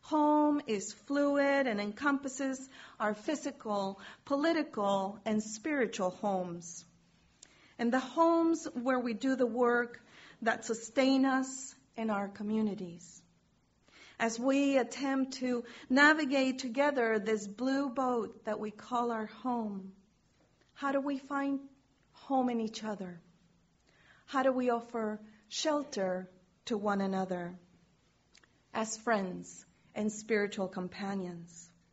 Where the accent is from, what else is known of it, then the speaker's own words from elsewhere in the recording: Chile; also born or lived in New Jersey / New York / Rhode Island / Puerto Rico; When I say I'm from Chile, they might ask about what city and what school I went to. That would have several answers.